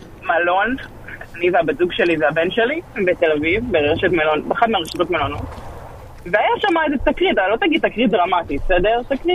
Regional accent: United States; now in Israel; מארצות הברית

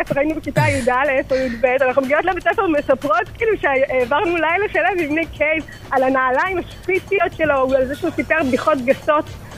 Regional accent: Jerusalem, Jerusalem District, Israel; הייתי בערך בת 17 לדעתי. אני ירושלמית, אז גרתי בירושלים.

